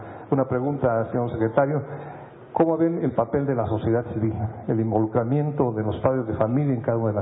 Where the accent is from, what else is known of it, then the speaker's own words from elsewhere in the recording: Oaxaca, Mexico; Como oaxaqueño también, déjeme decirle que está regresando, ya regresó la paz social a Oaxaca